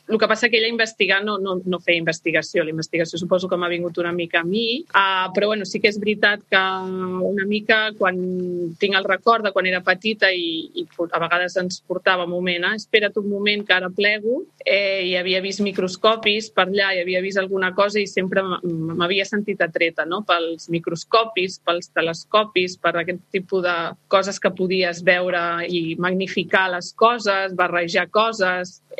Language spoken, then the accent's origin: Catalan; Catalonia, Spain; moved away; I sempre m'he sentit molt identificada en aquest grup, en les seves cançons, en català, en la meva llengua.